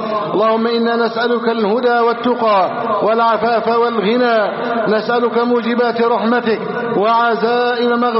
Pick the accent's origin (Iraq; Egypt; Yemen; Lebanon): Egypt